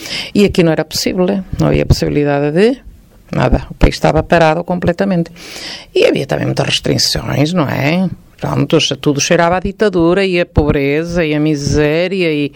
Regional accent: Galegos Santa Maria, Braga, Portugal; moved away as an adult; Eu sou nascida em Galegos. Eu nasci em Galegos, Galegos Santa Maria. E pronto, estive aqui em Portugal até aos 25 anos, mais ou menos. Aos 25 anos, mais ou menos, fui para a Venezuela.

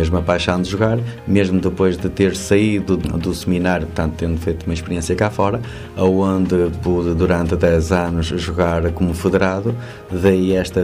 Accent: Lousado, Braga, Portugal; Na minha terra natal, onde eu vivi e hoje vivo, em Lousado, Vila Nova Famalicão

